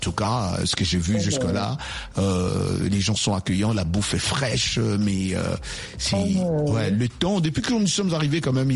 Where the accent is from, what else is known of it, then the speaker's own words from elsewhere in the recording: DR Congo; je suis congolais d'origine